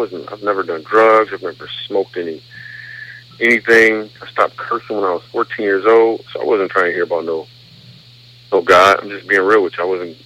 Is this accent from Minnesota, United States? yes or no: no; Grand Rapids, Michigan, United States; Michigan, Grand Rapids, Michigan.